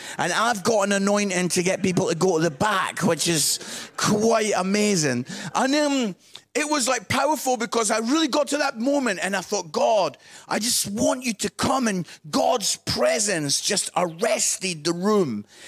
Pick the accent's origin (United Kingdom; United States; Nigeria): United Kingdom; Musselburgh, Scotland; I'm from Musselburgh, just outside Edinburgh.